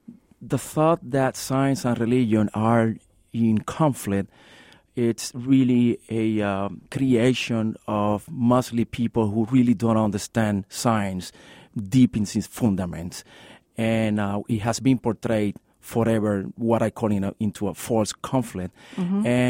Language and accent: English; Puerto Rico; moved away as an adult; now in El Paso, United States; I'm from Puerto Rico, and I came to El Paso back in 1993